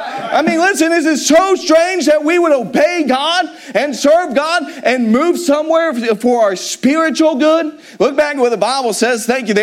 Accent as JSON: {"language": "English", "region": "the South", "country": "United States", "said": "hey, I'm from the South. I'm supposed to be unlearned and uneducated, right?"}